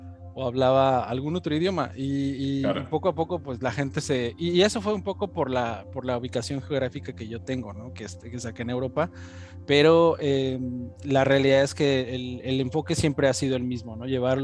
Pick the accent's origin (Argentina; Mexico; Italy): Mexico; now in Germany; yo estoy ahorita en Alemania. Estoy desde este lado del mundo. Aunque, bueno, yo soy mexicano.